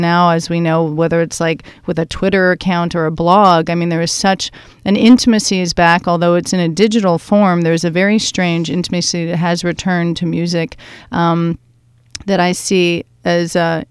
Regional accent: Canada; So I am grateful as a Canadian who was raised in very much independent arts

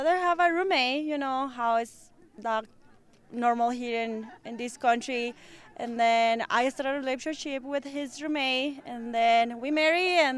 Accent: Chihuahua, Mexico; English is a second language; moved away as an adult; now in Steamboat Springs, United States; I am from Mexico, Chihuahua.

